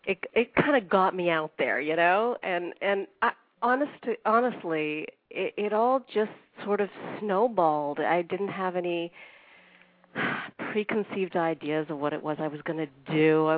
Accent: Edmonton, Alberta, Canada; moved away as an adult; I grew up in Edmonton, Alberta, Canada, and I was a dancer there and a professional dancer.

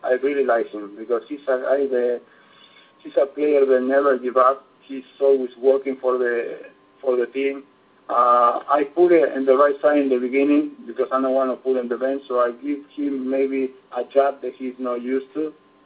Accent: Argentina; English is a second language; now in United States; after I come back to my country, I'm from Argentina, and I went to play in another country in Italy, and I come back again into the United States in 2005, and I stay here

